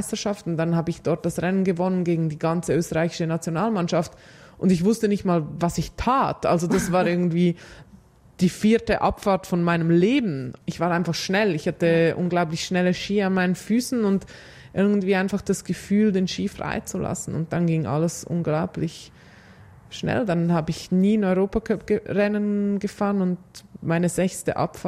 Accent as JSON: {"language": "German", "country": "Switzerland", "said": "aber bei uns in der Schweiz, wir haben ja so dieses Star-Thing, das haben wir ja nicht."}